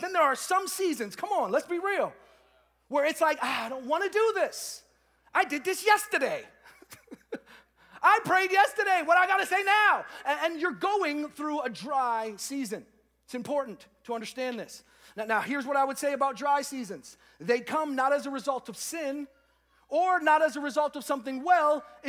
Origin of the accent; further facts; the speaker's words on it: Boston, Massachusetts, United States; now in Orlando, United States; Like I live in Orlando and it's cold here, right? And I'm from Boston where it's like really cold